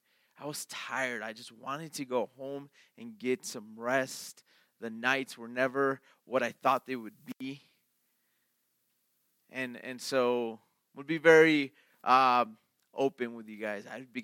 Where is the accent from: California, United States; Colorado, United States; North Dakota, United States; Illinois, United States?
Illinois, United States; Chicago; because I grew up in Chicago. I grew up my whole life there, and I knew where I was going.